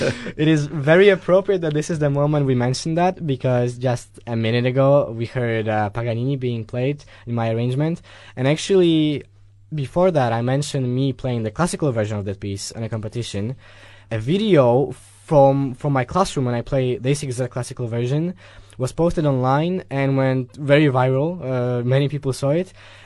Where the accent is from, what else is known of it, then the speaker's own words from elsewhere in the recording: Kielce, Świętokrzyskie Voivodeship, Poland; Growing up there hasn't been super easy musically, because there was not many acts that would come up in Kielce and sort of show me the way